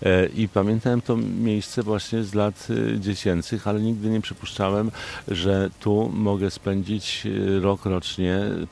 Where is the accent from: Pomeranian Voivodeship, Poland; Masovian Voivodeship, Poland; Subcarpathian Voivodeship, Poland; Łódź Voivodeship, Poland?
Łódź Voivodeship, Poland; Łódź; ja jestem z Łodzi, to lubią Łódź.